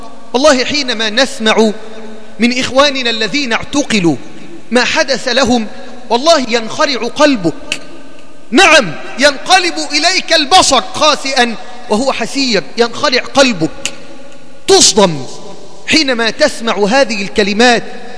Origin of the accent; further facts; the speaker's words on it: Egypt; كما عندنا في مصر وكما في بقية دول العالم